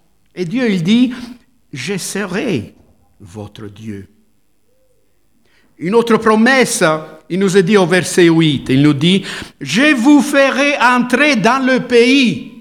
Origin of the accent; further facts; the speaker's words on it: Italy; Moi, je suis italien, parce que je suis ici, sur terre.